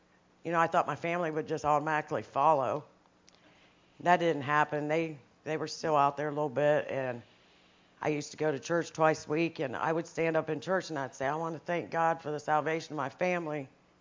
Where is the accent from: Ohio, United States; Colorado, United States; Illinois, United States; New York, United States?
Ohio, United States; now in Oregon, United States; Well, we came here to Oregon. We're originally from Ohio. Came here to Oregon